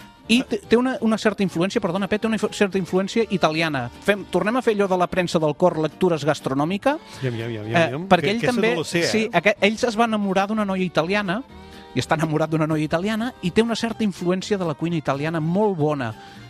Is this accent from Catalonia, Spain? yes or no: yes; Girona, Catalonia, Spain; com que sóc gironí, sempre a Girona la fotem pel mig.